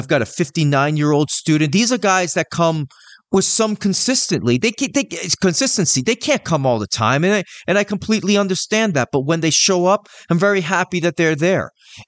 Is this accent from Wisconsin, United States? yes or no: no; New York City, New York, United States; also born or lived in Tampa; I'm originally from New York City. I lived in Tampa, and now I live in the sticks.